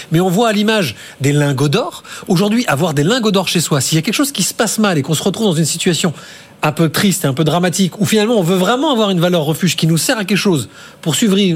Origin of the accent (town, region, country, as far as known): Bordeaux, Nouvelle-Aquitaine, France